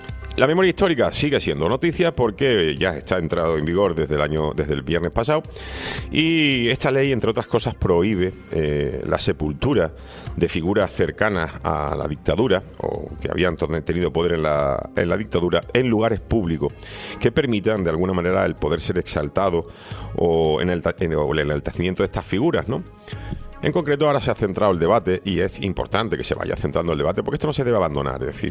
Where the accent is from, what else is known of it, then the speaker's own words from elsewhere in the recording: Seville, Andalusia, Spain; la polémica en mi pueblo natal, en Sevilla, es tremenda